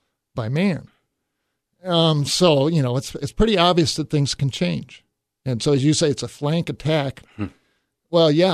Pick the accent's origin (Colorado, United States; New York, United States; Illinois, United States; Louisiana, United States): Colorado, United States; Denver; born there; Yes, I was born in Denver, Colorado.